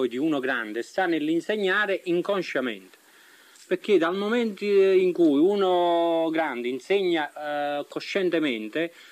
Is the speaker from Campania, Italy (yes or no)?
yes; Naples, Campania, Italy; Io sono napoletano